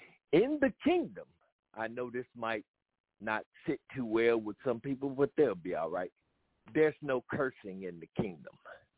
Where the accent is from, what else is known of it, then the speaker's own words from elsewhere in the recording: Chicago, Illinois, United States; Hey, you guys … I am from Chicago.